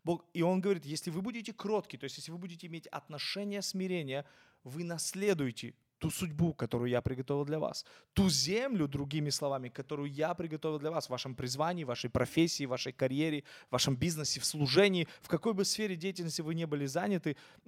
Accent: Izmail, Odesa Oblast, Ukraine; И вот я в Измаиле, я тогда жил в Измаиле, где я вырос, я работал в МРЭО.

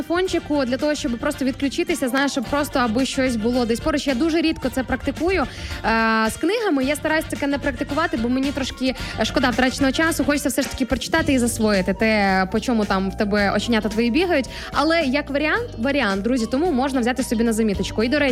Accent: Sarny, Rivne Oblast, Ukraine; Це місто в Рівненській області, до речі, неподалік мого рідного міста, міста Сарни.

